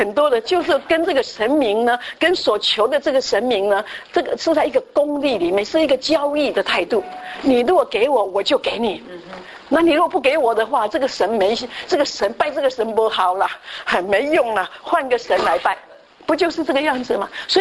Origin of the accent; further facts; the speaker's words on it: Taiwan; 因为特别是我们台湾人，很有这个问题的